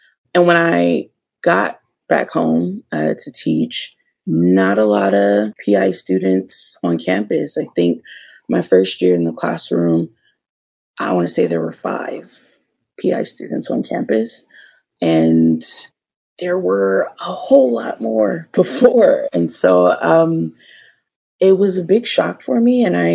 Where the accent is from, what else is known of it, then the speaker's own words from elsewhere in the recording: Los Angeles, California, United States; and I was raised on Tongva lands, for now known as Los Angeles.